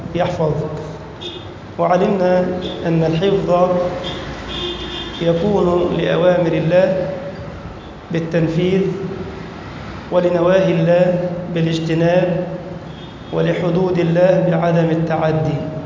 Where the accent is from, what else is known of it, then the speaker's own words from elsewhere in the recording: Egypt; اللهم أمن بلدنا مصر وسائر بلاد المسلمين.